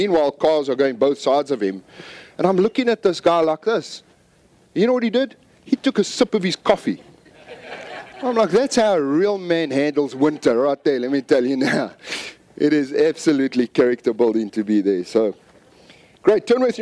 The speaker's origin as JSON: {"language": "English", "country": "South Africa", "tie": "born or raised there", "also_born_or_lived": "Zambia", "moved": "as an adult", "lives_now": "United States", "said": "I've never lived anywhere that has a winter. I was born in Zambia. I was born in Central Africa. Grew up in South Africa and then moved to California 20 years ago. So I've never lived anywhere there was a winter."}